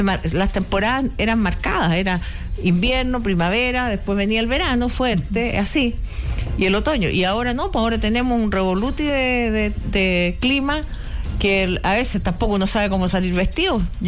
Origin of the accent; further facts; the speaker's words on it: Santiago, Santiago Metropolitan, Chile; born there; Yo nací en Santiago.